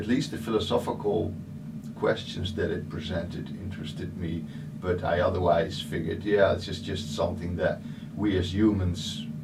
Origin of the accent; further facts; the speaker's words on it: Netherlands; I was raised in the Bible Belt of the Netherlands.